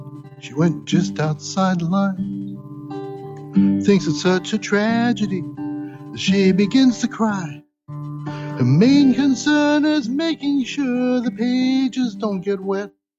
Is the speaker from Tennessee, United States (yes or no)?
no; Los Angeles, California, United States; I grew up in East LA, so I tell everybody, yeah, it's somewhere between, you know, enchiladas and barbecue with a little spiritual sauce on the side.